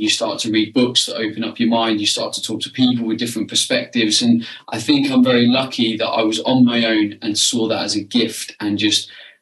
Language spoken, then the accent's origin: English; Portsmouth, South East England, United Kingdom; now in Suffolk, United Kingdom; I suppose I consider home where I am now, which is Suffolk in the UK. I grew up on the south coast, like Portsmouth kind of area, but my dad was in the military, so we flew around like everywhere.